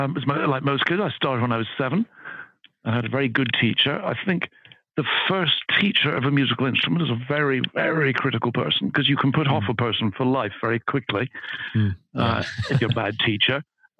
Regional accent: Edinburgh, Scotland, United Kingdom; I grew up in Edinburgh. I was brought up in Scotland. I went to school in Edinburgh, high school in Edinburgh, then university in Edinburgh. So although I've lost the accent, I'm very much a Scot by background.

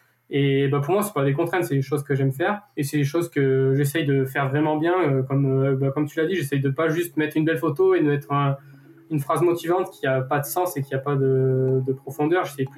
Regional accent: Auvergne-Rhône-Alpes, France; Donc voilà, pour mon enfance, vraiment dans le Cantal, tourner nature.

